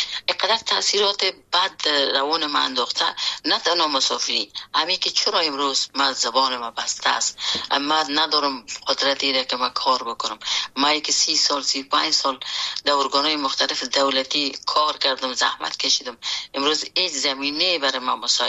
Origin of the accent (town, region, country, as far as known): Afghanistan; born or raised there; moved away